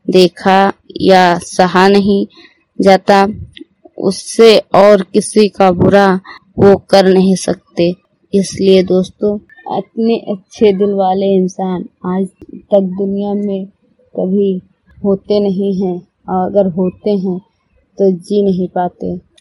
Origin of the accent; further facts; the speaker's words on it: Hariharpur, Uttar Pradesh, India; मैं हरिहरपुर गांव जिला सरावस्ती की रहने वाली हूं।